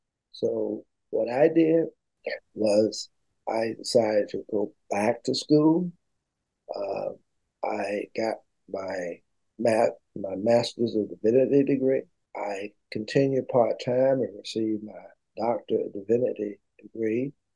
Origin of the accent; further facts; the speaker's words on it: Louisburg, North Carolina, United States; Very small, but actually my hometown was really about 10 miles outside of Lewisburg.